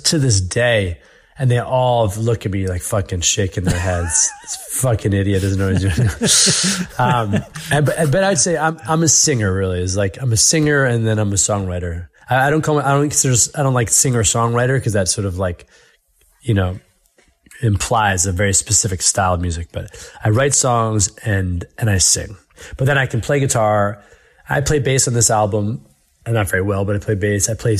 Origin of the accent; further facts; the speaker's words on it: Philadelphia, Pennsylvania, United States; born there; So I was born in Philadelphia, and very funnily enough, it's very pertinent.